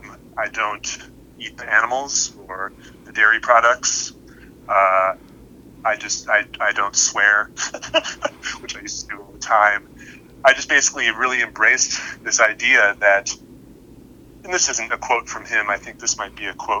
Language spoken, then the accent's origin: English; Iowa, United States; That's what we do as Iowans. I grew up in Iowa.